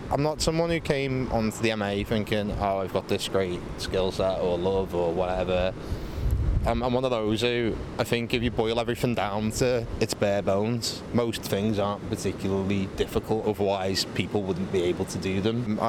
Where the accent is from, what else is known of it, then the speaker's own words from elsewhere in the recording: Liverpool, North West England, United Kingdom; now in Sunderland, United Kingdom; I'd say my favourite city in the world is my hometown. I will be the biggest advocate for Liverpool in the world, but I'm not there anymore. Sunderland's my new hometown, so now I'm the biggest advocate for Sunderland in the world.